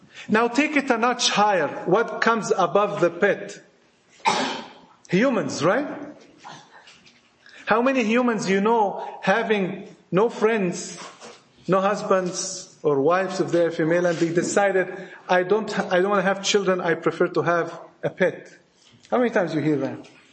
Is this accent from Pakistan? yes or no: no; Egypt; accent: Egyptian; Forgive my Egyptian accent